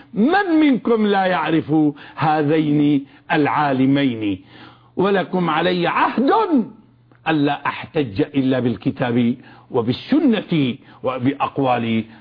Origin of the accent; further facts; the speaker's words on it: Hama, Hama Governorate, Syria; أنا حموي ابن حموي وأعتز بديني، ولدت فيها وتربيت على الدروس اللي أول ما حضرت في حياتي دروس علماء ما وعلى رأسهم الشيخ محمد الحامد رحمه الله